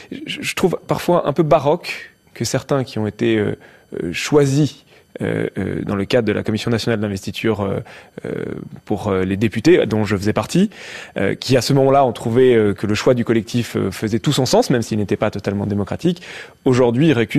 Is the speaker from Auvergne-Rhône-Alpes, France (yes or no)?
yes; Villeurbanne, Auvergne-Rhône-Alpes, France; Il se trouve que moi, quand j'étais enfant, j'habitais à Villeurbanne.